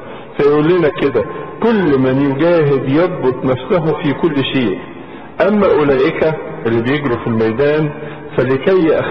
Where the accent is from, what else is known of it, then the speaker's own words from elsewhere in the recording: Egypt; مدينة تشبه مدينة الإسكندرية عندنا في مصر،